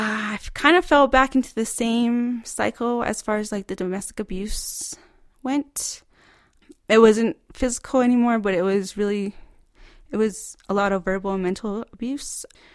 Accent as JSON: {"language": "English", "country": "United States", "tie": "born or raised there", "said": "being Native American, I grew up on the land, and that's how I was taught."}